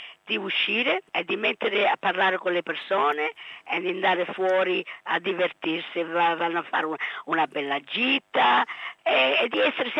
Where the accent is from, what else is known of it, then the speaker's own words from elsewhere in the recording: Australia; also born or lived in Italy; sono nata in Italia e sono cresciuta in Australia. Ma però, insomma, mi sento di tutte e due parti del mondo.